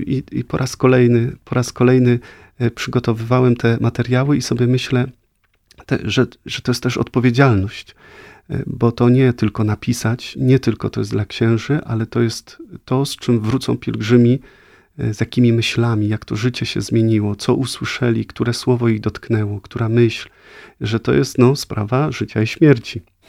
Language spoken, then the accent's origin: Polish; Greater Poland Voivodeship, Poland; pochodzimy z tych samych rejonów, też jestem Wielkopolaninem